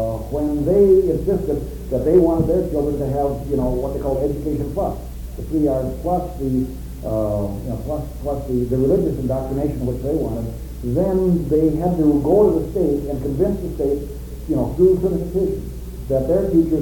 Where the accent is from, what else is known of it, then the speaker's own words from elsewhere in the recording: Minnesota, United States; I'm from Minnesota, and I grew up under Hubert, so I learned to give a 15-minute answer to a three-word question.